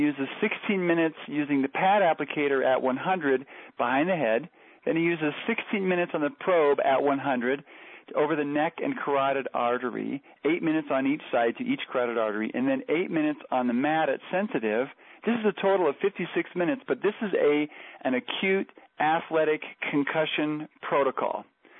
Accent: Nebraska, United States; I was born and raised in Nebraska, for heaven's sakes.

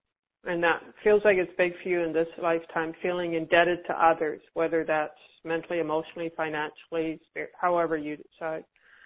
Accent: Vancouver, British Columbia, Canada; Is this Vancouver, BC? It's my hometown.

